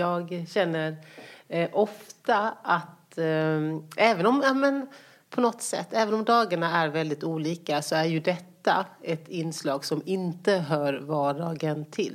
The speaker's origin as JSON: {"language": "Swedish", "region": "Småland", "country": "Sweden", "tie": "born or raised there", "accent": "Småland", "said": "Så från det att jag bara var något år gammal så har jag bott i Småland. Och ja, ser väl mig mycket som smålänning och pratar väl mest småländska. Och det var ju ett väldigt litet samhälle."}